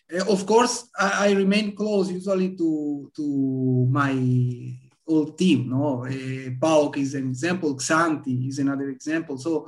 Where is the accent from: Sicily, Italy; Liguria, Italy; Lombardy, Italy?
Liguria, Italy; Genoa; I'm from Genoa